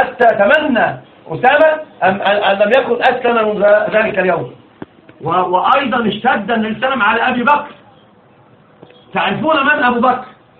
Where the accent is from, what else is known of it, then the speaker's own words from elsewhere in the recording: Alexandria, Alexandria Governorate, Egypt; لا الأصل أنا صعيدي أصالة وطبعا أنا ما أعرفش حاجة عن الصعيد. أنا أصل كل شيء حياتي كلها في الإسكندرية